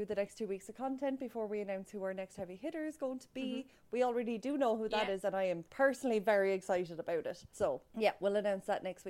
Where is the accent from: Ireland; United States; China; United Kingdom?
Ireland; as an Irish podcast who's just started listening to someone from my fucking hometown